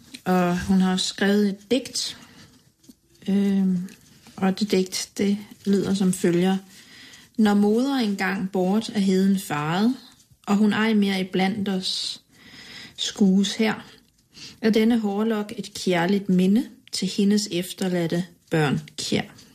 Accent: Haderslev, Region of Southern Denmark, Denmark; accent: South Jutlandic; Jeg voksede op i Haderslev, hvor mine forældre flyttede hen med mig, da jeg var 4. Og i Haderslev taler man sønderjysk

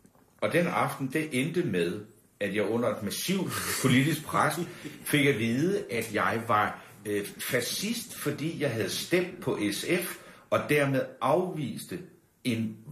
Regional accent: Ense, Region of Southern Denmark, Denmark; Jeg var præstesøn ude fra Ense, en landsby, der lå 7 kilometer uden for Svendborg.

